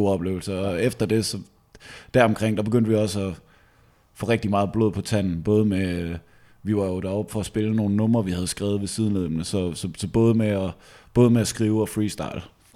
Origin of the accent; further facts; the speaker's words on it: Hjortshøj, Central Denmark Region, Denmark; Nej, jeg kommer fra Hjortshøj. Jeg kendte ikke nogen fucking mennesker, der lavede rapmusik.